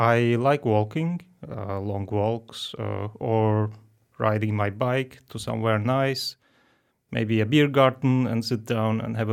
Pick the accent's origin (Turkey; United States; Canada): Turkey; Istanbul; born there; English is a second language; I was born in Turkey, Istanbul. And I studied there.